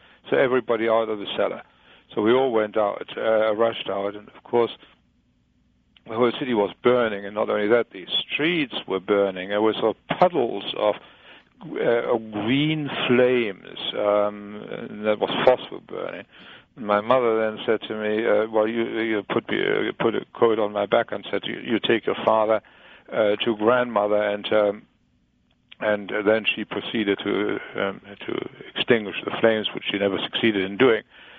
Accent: Leipzig, Saxony, Germany; I'm from Leipzig in Germany, which is, of course, the city of Johann Sebastian Bach. I was brought up there, and my father was blind.

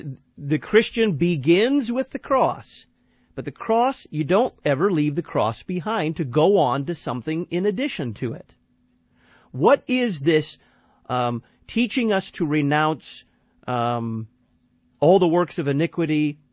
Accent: Dallas, Texas, United States; How's the weather in Fort Worth? I come from Dallas.

